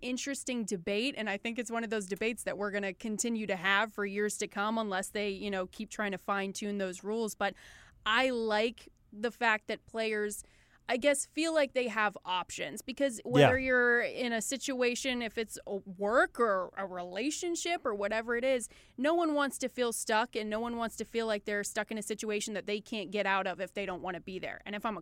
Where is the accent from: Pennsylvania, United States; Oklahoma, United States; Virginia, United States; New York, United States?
Virginia, United States; Blacksburg; I'm like, no, I grew up in the ACC, and you and I are very similar. I grew up in Blacksburg, Virginia, and it was some of the best football I've ever seen in my life.